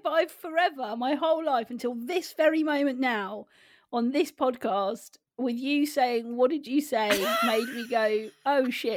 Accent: South East England, United Kingdom; Drunk in Bournemouth, somehow woke up back in my hometown of Bucks.

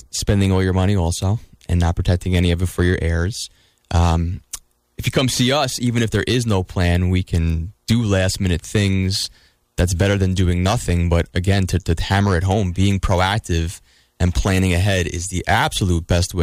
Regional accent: Long Island, New York, United States; I'm Italian. I'm from Long Island originally. She has a big family like I do.

